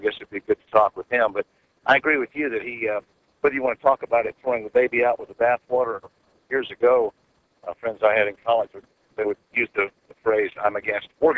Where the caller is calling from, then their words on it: Austin, Texas, United States; I'm calling from Austin, Texas. I live in LAJ, Georgia.